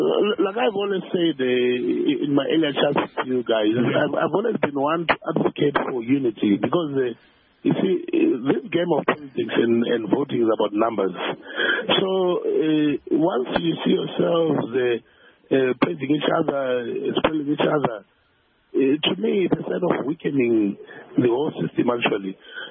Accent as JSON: {"language": "English", "region": "Bulawayo", "country": "Zimbabwe", "said": "myself personally, I'm from Matabele here in Bulawayo."}